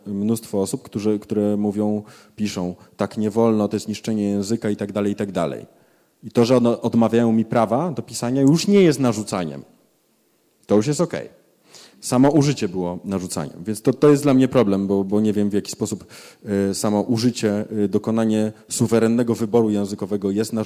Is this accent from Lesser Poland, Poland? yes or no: no; Knurów, Silesian Voivodeship, Poland; jest synek ze Śląska. Ja się wychowałem w Knurowie